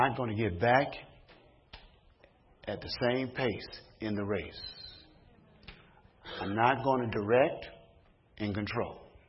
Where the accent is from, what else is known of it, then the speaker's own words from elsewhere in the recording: Chicago, Illinois, United States; when I was growing up in Chicago, we used to get in mud fights.